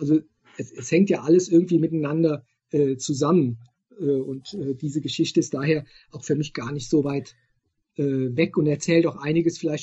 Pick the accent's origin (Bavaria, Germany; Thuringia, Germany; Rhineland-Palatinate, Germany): Rhineland-Palatinate, Germany; Koblenz; Ich komme aus Koblenz, eine Stadt, die auch sehr zerstört worden ist. Da waren auch über 80% der Innenstadt war zerstört.